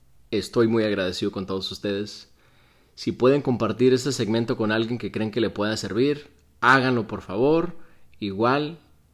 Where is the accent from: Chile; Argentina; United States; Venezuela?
United States; now in Culiacán, Mexico; Soy de Estados Unidos. Tengo aproximadamente 4 años viviendo aquí en Culiacán.